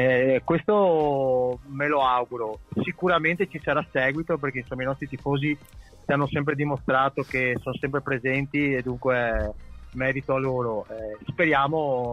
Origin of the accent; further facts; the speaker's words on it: Venice, Veneto, Italy; per me è un ulteriore derby perché da veneziano insomma è un ulteriore derby